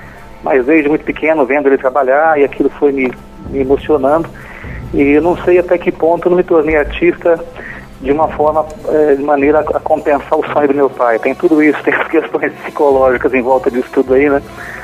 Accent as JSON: {"language": "Portuguese", "town": "Batatais", "region": "São Paulo", "country": "Brazil", "tie": "born or raised there", "also_born_or_lived": "Ribeirão Preto", "said": "Eu nasci em Ribeirão Preto, né? Mas que é próximo a Ribeirão. Mas eu vivo desde que nasci em Batatais, que é uma cidade próxima a Ribeirão Preto."}